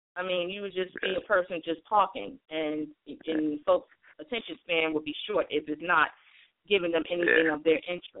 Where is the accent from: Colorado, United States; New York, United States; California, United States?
New York, United States; Bronx; being born and raised in the Bronx, as myself as well, we were in it